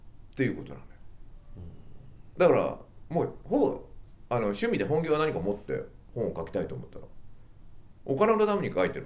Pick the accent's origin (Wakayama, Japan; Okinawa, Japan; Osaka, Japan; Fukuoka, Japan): Osaka, Japan; Sakai; うちは堺ですから